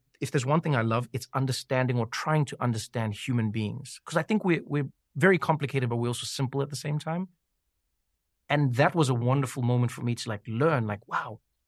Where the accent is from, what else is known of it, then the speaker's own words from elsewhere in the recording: South Africa; now in United States; Again, my gift and my curse was that I came from South Africa. So I know, like, top quality racism. So, when I came to America